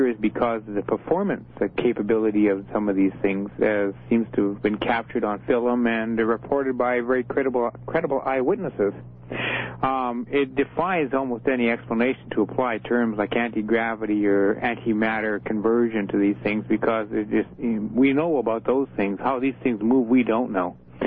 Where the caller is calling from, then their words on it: Edmonton, Alberta, Canada; Edmonton, Alberta, CJCA country.